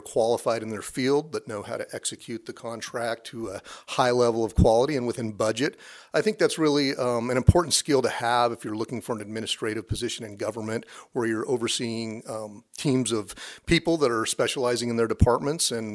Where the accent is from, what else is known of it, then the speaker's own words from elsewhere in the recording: Midwest, United States; Well, I grew up in the Southwest Midwest, a family of three brothers, three sisters, and a couple of parents.